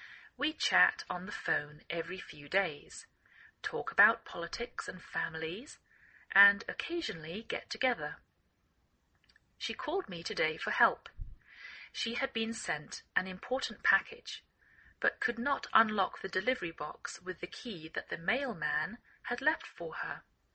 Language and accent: English; England, United Kingdom; now in United States